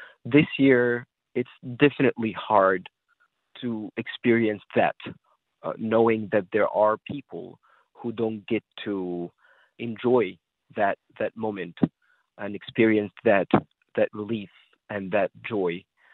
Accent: Egypt; being an Egyptian myself, growing up in Egypt, the greeting is Ramadan Kareem

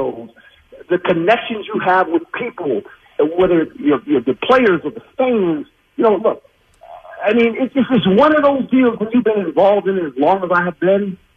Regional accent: West Coast, United States; I'm a Philly guy, and I'm from the West Coast, man. I'm from the West Coast.

